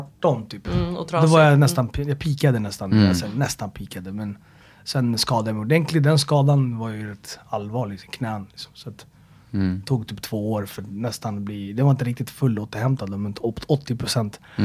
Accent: Sollentuna, Stockholm County, Sweden; also born or lived in Rinkeby / Väsby; Sollentuna, Rinkeby och Väsby.

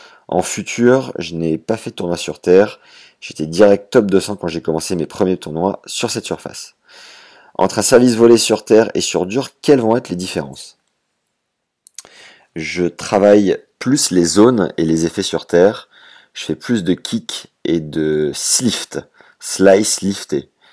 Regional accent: Paris, Île-de-France, France; Je suis né à Paris, j'ai commencé le tennis à 5 ans

